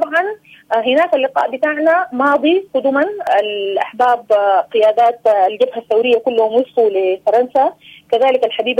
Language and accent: Arabic; Sudan; لأننا سودانيين وعندنا الجنسية السودانية